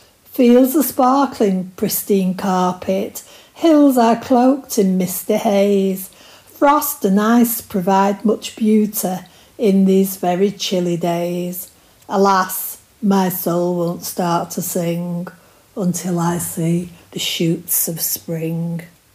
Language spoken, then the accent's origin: English; Openshaw, North West England, United Kingdom; I was brought up in Openshaw, a somewhat dismal place, consisted of bricks and concrete.